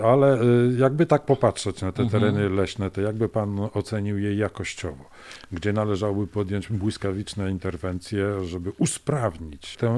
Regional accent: Szczecin, West Pomeranian Voivodeship, Poland; bo ja jestem ze Szczecina

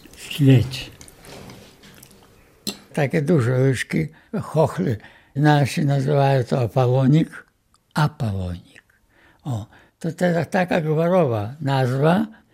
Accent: Dąbrowa Białostocka, Podlaskie Voivodeship, Poland; also born or lived in Jesionówka; No ja urodziłem się we wsi Jesionówka … matki Emilii. Do szkoły poszedłem podstawowej tu w Dąbrowie.

